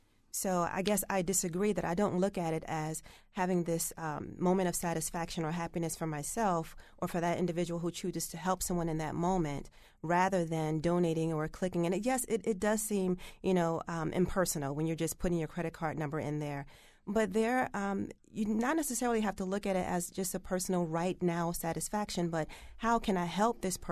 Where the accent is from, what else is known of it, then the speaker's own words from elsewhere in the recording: New Jersey, United States; So, for example, I'm from Jersey, and same example, if I see a homeless person on the street, in the streets of Newark